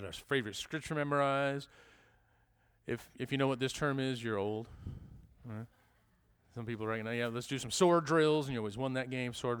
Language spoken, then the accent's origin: English; New York, United States; born there; I was born in New York, yada, yada, yada, I'm standing here preaching to you.